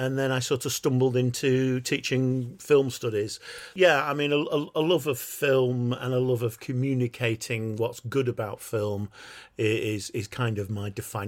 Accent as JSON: {"language": "English", "region": "England", "country": "United Kingdom", "said": "I'm English."}